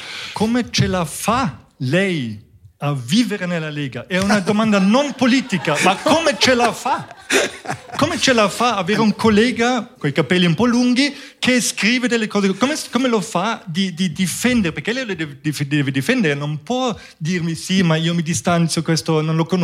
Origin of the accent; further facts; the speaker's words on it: Munich, Bavaria, Germany; io sono cresciuto in Germania, a Monaco